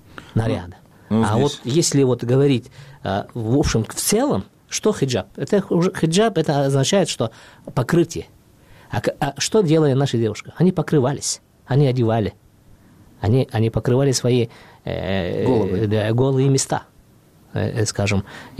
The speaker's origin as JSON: {"language": "Russian", "country": "Kyrgyzstan", "said": "Это вы мне говорите? Я кыргыз, ага."}